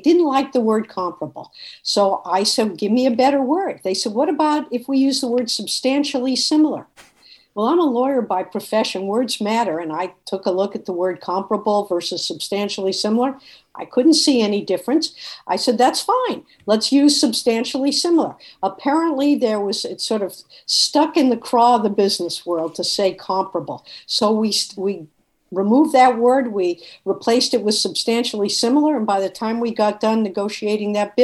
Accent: Boston, Massachusetts, United States; Well, you know, I am a Bostonian

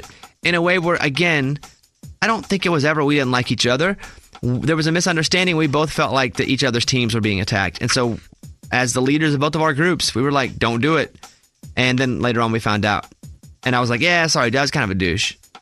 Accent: Mountain Pine, Arkansas, United States; I was born in Mountain Pine, Arkansas. The population is 722 people. I grew up in a 900 square foot house and in and out.

